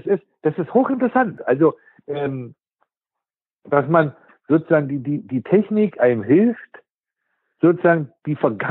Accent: Berlin, Germany; wie man als Berliner sagt, man war nicht so gut drauf.

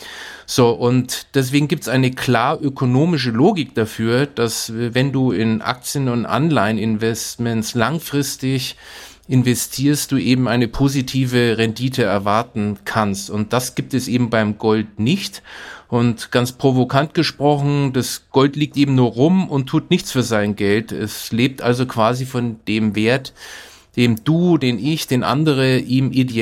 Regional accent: Nuremberg, Bavaria, Germany; Ich bin ja in Nürnberg aufgewachsen

